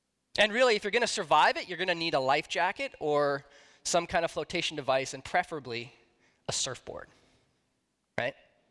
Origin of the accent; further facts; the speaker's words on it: Alberta, Canada; I was raised here in Alberta, rural Alberta, near Calgary.